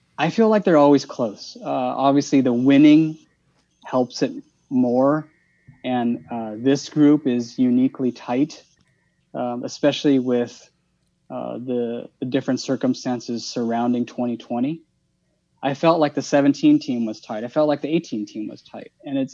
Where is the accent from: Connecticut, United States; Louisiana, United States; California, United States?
California, United States; Los Angeles; And I'm somebody that was born and raised in Los Angeles, grew up listening to Vince Scully, and grew up, with Tommy Lasorda, with, you know, all the great Dodger stars of the 80s and 90s.